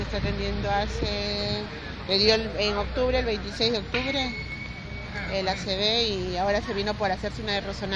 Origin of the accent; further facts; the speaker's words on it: Tolosa, Buenos Aires Province, Argentina; somos de Tolosa.